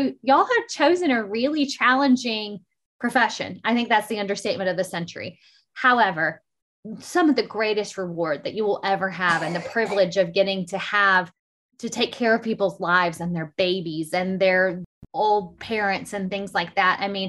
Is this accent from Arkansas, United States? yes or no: yes; Arkansas, United States; And remember, I'm from Arkansas, right?